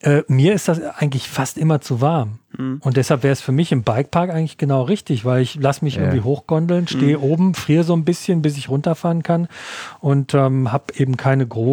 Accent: North Rhine-Westphalia, Germany; aus meiner Heimat im Ruhrgebiet

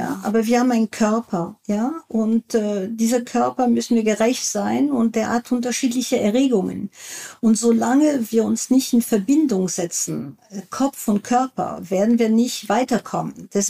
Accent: France; ich bin Französin

